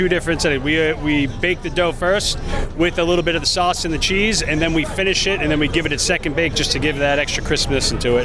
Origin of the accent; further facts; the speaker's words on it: East Coast, United States; we're both from the East Coast.